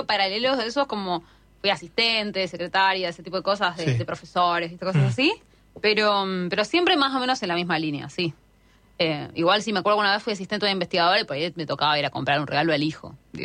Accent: Argentina; born there; ya con haber nacido en la clase media en un país mitad de tabla como la Argentina, mitad de tabla económica

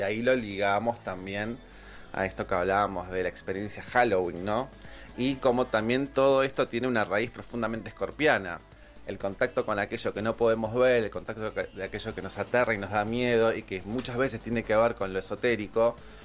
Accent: La Plata, Buenos Aires Province, Argentina; Pero además los platenses somos fanáticos de La Plata también, vamos a decirlo.

